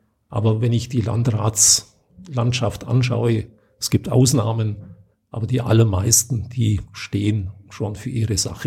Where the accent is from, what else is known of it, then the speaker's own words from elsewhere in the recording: Bavaria, Germany; ich komme selber aus dem Unterallgäu